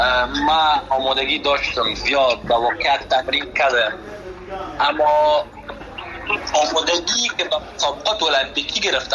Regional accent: Afghanistan; خودم از افغانستان آمدم

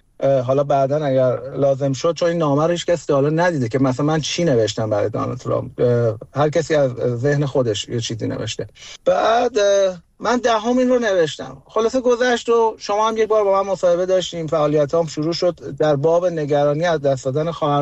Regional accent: Iran; born or raised there

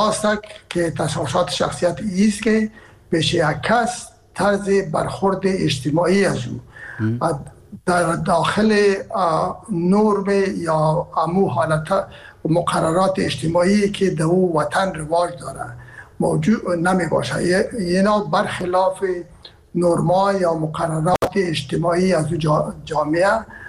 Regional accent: Herat, Afghanistan; ما که هستم از هرات هستم و پدر و مادر بعد هرات هستن

